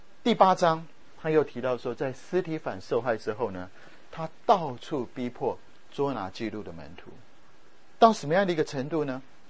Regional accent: Japan; 我在日本长大，

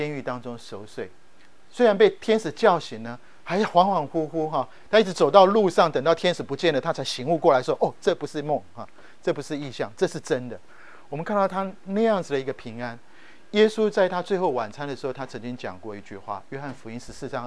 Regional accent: Japan; now in Taiwan; 我小时候在日本长大，所以我会日文。这一次回到台湾

